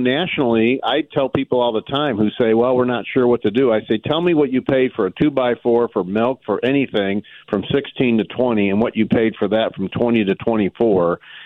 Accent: St. Louis, Missouri, United States; from growing up in North St. Louis City to now in a very rural life, first-generation cattle farmer for 40 years. Raised by a law enforcement family, not only in North St. Louis

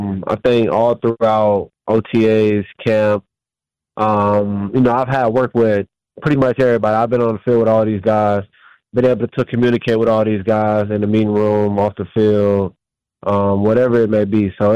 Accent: Florida, United States; Man, I'm from Florida, so yeah.

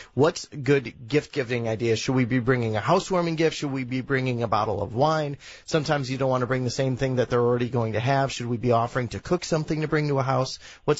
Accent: Indiana, United States; Hold on for a second. I grew up in Indiana.

